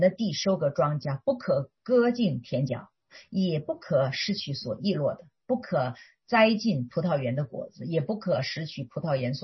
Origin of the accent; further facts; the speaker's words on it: China; now in United States; 以前我从小在中国的生长环境，它不是很卫生。